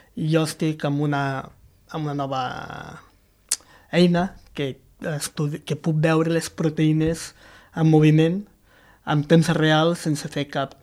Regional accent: Catalonia, Spain; Som tres catalans

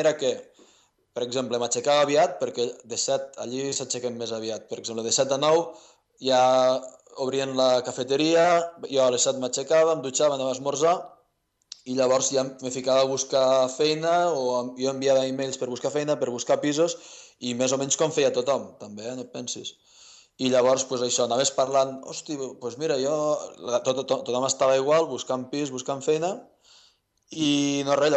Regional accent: Catalonia, Spain; els vaig dir, mira, que sóc del Priorat, saps, que sé de vi

